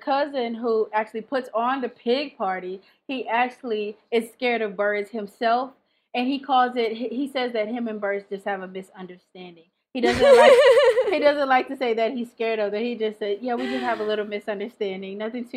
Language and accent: English; St. Louis, Missouri, United States; Or I'm from St. Louis, Missouri, so … was huge at the time, so we would always like rap